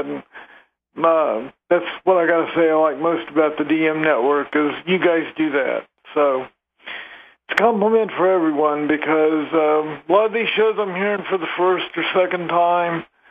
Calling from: Colorado Springs, Colorado, United States; Hey, Brian … here in Colorado Springs.

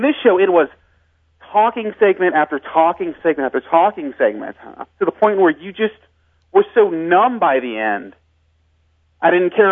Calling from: Ohio, United States

